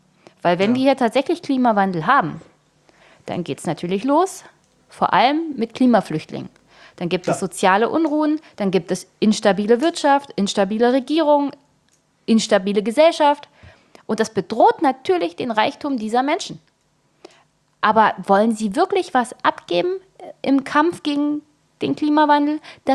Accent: Germany; born there; Ich bin in der DDR geboren.

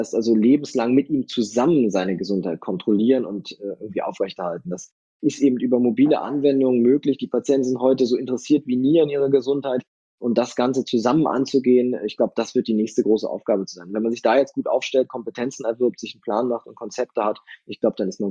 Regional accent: North Germany, Germany; Ich komme ja auch aus dem Norden.

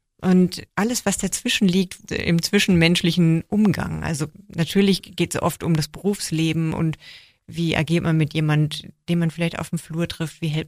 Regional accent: Germany; Da bin ich als Deutsche

